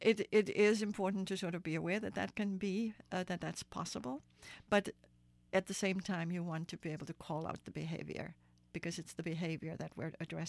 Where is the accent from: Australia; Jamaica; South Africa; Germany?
South Africa; now in United States; I'm from South Africa originally, grew up there during the apartheid years. I'm a person of color. And in South Africa, I was classified as mixed race or colored.